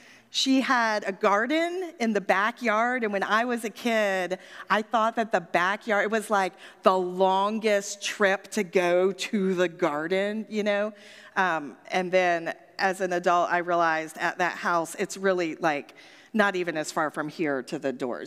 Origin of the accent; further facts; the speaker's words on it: Maryland, United States; now in Atlanta, United States; down here because I didn't grow up here, if you didn't know that. I claim Atlanta, but I did not. I grew up in Maryland.